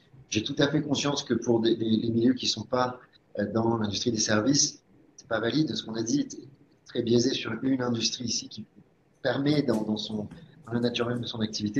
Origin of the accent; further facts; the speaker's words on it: France; Ben non, en fait, moi, je suis français aussi.